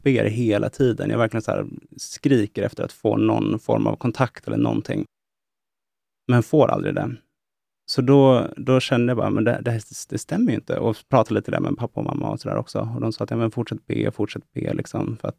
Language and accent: Swedish; Edsbyn, Gävleborg County, Sweden; vi har ett berg i Edsbyn där jag kommer ifrån.